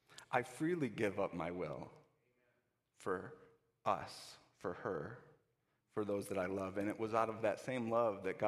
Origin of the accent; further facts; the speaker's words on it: Kenosha, Wisconsin, United States; And I grew up in Kenosha